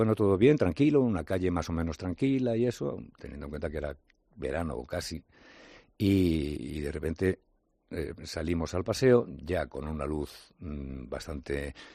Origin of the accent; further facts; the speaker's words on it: Madrid, Community of Madrid, Spain; also born or lived in Zaragoza; yo soy nacido en Zaragoza, pero me he criado en Madrid